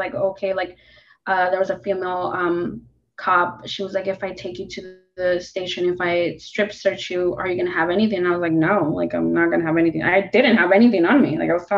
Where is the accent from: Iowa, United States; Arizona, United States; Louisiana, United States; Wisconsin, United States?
Arizona, United States; Phoenix; And I'm from the West Side, so I'm from West Phoenix.